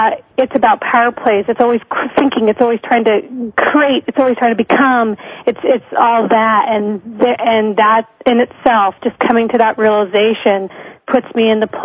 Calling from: Parker, Colorado, United States; I'm from Parker, Colorado, and I just want to send love to your previous caller.

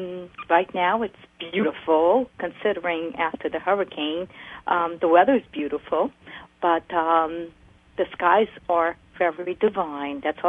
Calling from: New Jersey, United States; from New Jersey, and it's my first time calling.

